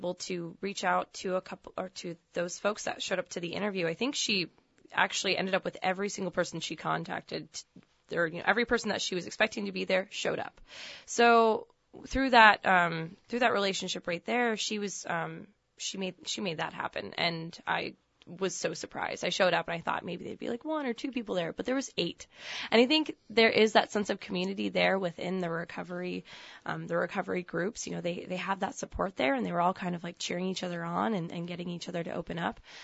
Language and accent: English; Juneau, Alaska, United States; now in Ketchikan, United States; I'm originally from Juneau, and I have friends that have and family that have thankfully made it out through the other end of addiction.